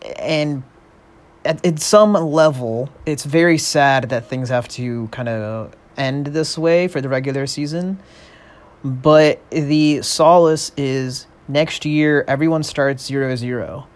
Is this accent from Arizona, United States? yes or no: yes; Phoenix, Arizona, United States; My Phoenix Suns, my hometown Phoenix Suns, are officially out of the playoffs.